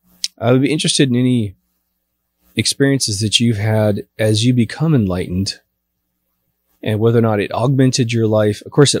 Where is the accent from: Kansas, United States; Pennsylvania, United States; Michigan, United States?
Kansas, United States; I'm from Kansas.